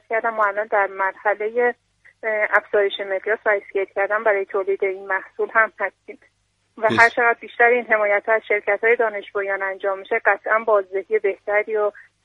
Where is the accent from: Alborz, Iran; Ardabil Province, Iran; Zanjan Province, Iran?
Zanjan Province, Iran; Zanjan; خب من توی زنجان ساکنم و خودم هم اهل زنجانم